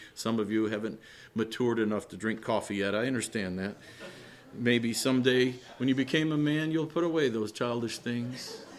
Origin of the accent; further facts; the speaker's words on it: United States; I'm rich, I've become wealthy, I have need of nothing, I'm an American